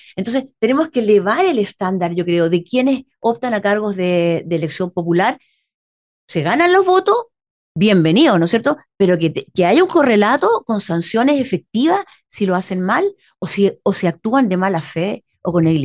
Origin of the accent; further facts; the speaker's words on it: Los Lagos, Chile; Estamos viendo en Chiloé, yo que soy chilota